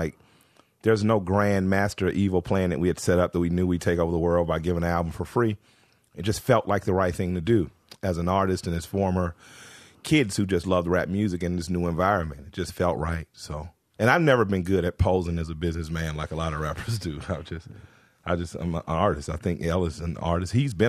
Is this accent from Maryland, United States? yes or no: no; Atlanta, Georgia, United States; I'm from Atlanta, the capital of strip clubs